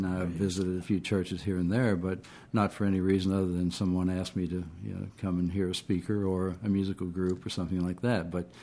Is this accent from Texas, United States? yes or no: no; Harrisonburg, Virginia, United States; I grew up born in Harrisonburg at Rockingham Memorial Hospital. And grew up actually out in the county and attended Broadway High School.